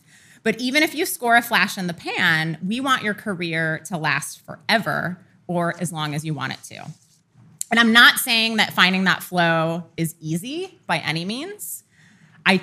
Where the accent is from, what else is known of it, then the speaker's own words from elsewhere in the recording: Midwest, United States; Midwestern, so I struggle with vowels.